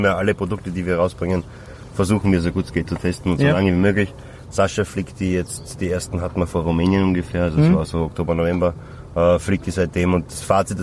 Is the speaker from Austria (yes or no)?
yes; Austria; Wir kommen aus der Nähe von Wien.